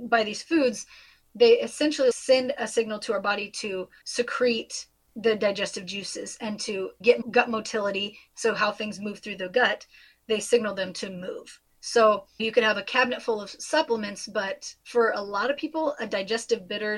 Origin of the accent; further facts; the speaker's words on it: Kansas City, Missouri, United States; But yes, I'm from Kansas City originally, so my allegiance is not … related, although no shade to her.